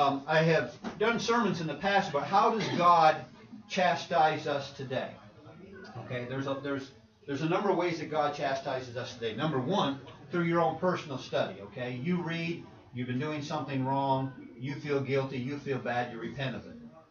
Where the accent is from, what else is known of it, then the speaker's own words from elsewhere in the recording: Canada; Of course, I'm from Canada.